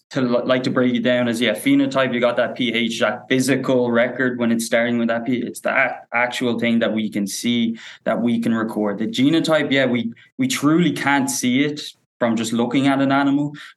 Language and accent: English; Dublin, Leinster, Ireland; I'm a city kid, so from Dublin as well. So I don't have a huge farming background, but both my parents grew up on farms, so I would have that connection there. Then in 2018, I moved over to Canada